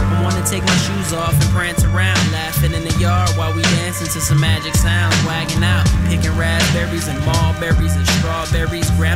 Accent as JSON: {"language": "English", "region": "Minnesota", "country": "United States", "said": "I came from Minnesota, a mini Yabakota. And Spirit Lake is the reservation that I'm enrolled in."}